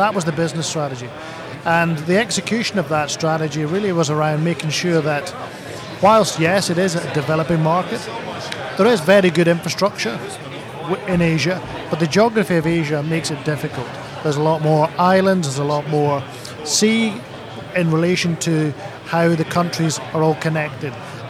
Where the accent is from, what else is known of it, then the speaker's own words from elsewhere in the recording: Scotland, United Kingdom; accent: Scottish; as you can tell with my accent, as a Scot